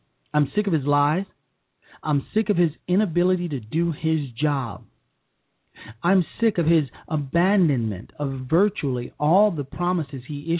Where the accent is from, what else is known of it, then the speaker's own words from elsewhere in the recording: Chicago, Illinois, United States; I am from Chicago, folks.